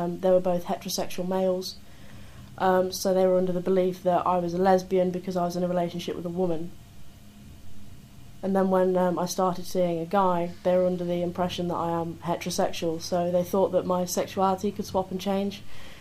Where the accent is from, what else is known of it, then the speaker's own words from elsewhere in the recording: Grantham, East Midlands, United Kingdom; I'm 22. I'm from Lincolnshire, Grantham more specifically. I'm a student in my final year at university doing a criminology degree.